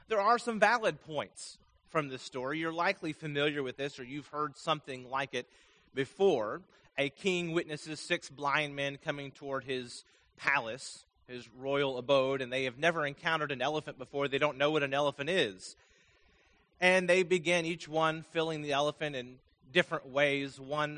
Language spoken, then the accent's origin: English; Vermont, United States; Actually, he was born not too far from where I grew up in Vermont